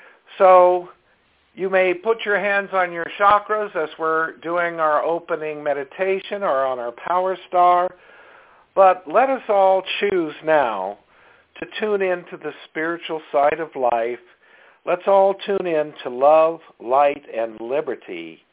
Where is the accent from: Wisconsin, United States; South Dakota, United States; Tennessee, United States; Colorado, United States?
Colorado, United States; Durango; I'm from Durango, Colorado.